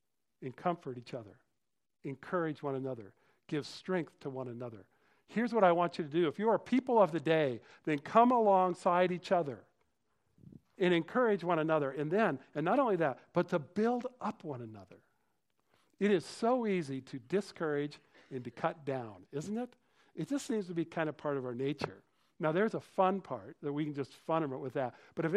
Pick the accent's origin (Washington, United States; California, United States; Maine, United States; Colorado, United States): Colorado, United States; I grew up in Colorado, so Floyd Little was like part of my growing up.